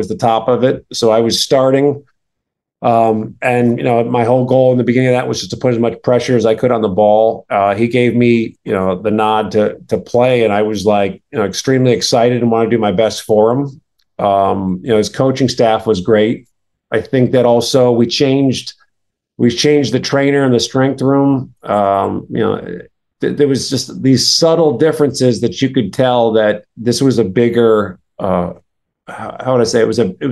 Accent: Ireland; moved away; being Irish, being an immigrant coming over, when you're coming from nothing, you have nothing to lose.

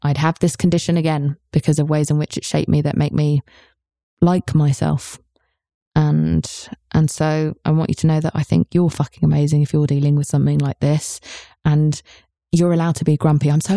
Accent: England, United Kingdom; Which normally, as an English person, I would never, ever do.

